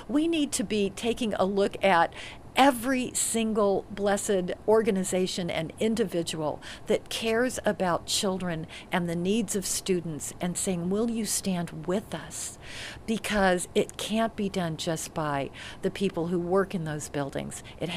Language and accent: English; Utah, United States; I come from Utah. Not exactly your, you know, power broker union, no.